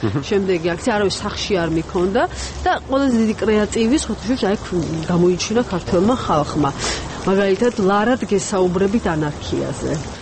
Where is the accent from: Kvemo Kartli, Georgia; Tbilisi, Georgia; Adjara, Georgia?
Tbilisi, Georgia; ეს არის სივრცე სადაც მე ვგრძნობ თბილისს